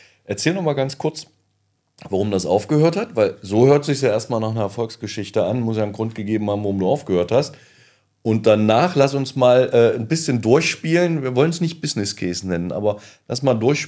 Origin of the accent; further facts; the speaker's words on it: Iserlohn, North Rhine-Westphalia, Germany; also born or lived in Hemer; Aber ich bin im bisschen im Sauerland groß geworden, Iserlohn, Hemer.